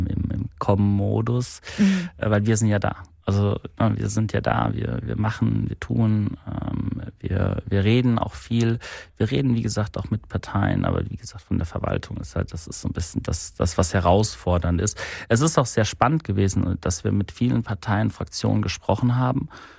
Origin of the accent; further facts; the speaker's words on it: Hesse, Germany; now in Krefeld, Germany; weil ich bin aus Südhessen gekommen und Südhessen ist echt cool.